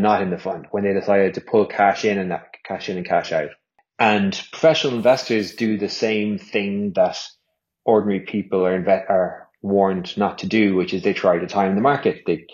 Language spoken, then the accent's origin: English; Ireland; been in London at that point for kind of 8-9 years. Felt the owl, tug of the heartstrings, thought it was time to come home back to Ireland. I was working remotely from Ireland for a while